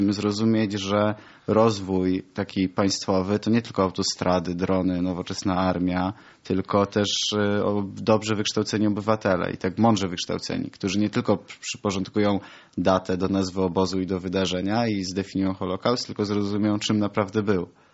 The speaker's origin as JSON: {"language": "Polish", "region": "Silesian Voivodeship", "country": "Poland", "said": "ja akurat pochodzę z Górnego Śląska"}